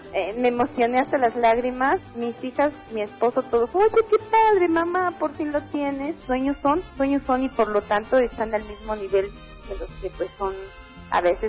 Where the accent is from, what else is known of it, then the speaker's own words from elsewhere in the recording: Real del Monte, Hidalgo, Mexico; Las historias que mi abuelo me contaba de Real del Monte, aquí en el estado de Hidalgo. Real del Monte es un pueblo minero con mucha historia.